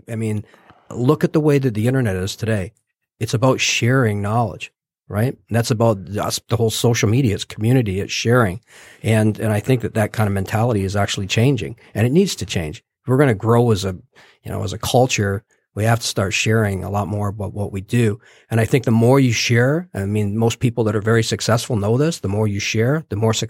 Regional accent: Canada; Well, you know, I grew up in Canada, so that might explain a lot.

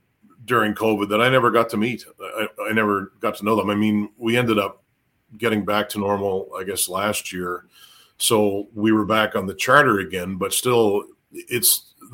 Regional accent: Nova Scotia, Canada; and I'm from Nova Scotia.

